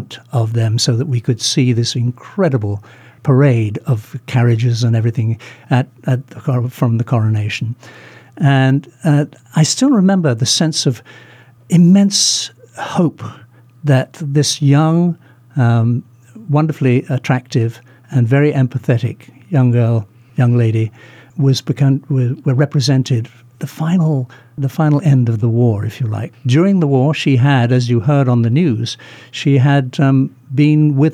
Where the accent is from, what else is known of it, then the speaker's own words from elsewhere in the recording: London, United Kingdom; now in United States; I am indeed from London.